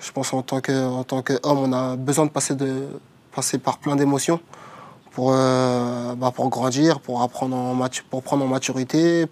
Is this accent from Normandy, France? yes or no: no; Aubervilliers, Île-de-France, France; Moi, j'ai grandi à Aubervilliers. Je suis né à Aubervilliers. J'ai mon père et ma mère... qui ont habité à Aubervilliers. Donc du coup, j'ai fait toute mon enfance et même encore, j'y vais quasiment tous les jours